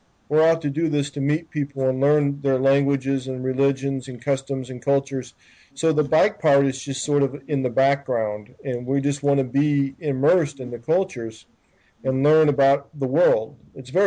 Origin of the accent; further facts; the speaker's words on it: United States; what's the next closest culture to what I grew up in America.